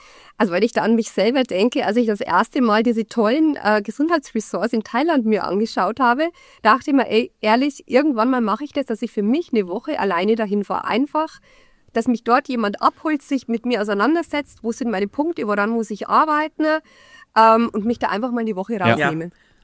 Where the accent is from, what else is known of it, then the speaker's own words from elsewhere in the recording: Bavaria, Germany; ich komme ja aus Bayern. Ich fahre da schon gerne ja immer wieder hin.